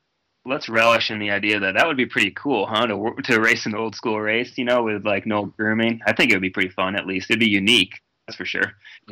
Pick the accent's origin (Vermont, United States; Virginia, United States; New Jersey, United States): Vermont, United States; I'm a sea level guy, you know, born and raised in Vermont.